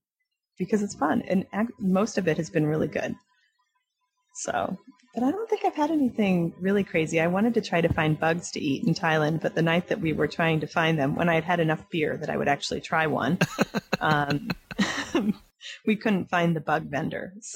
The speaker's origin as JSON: {"language": "English", "country": "United States", "said": "And since I'm from America, I found it very fascinating."}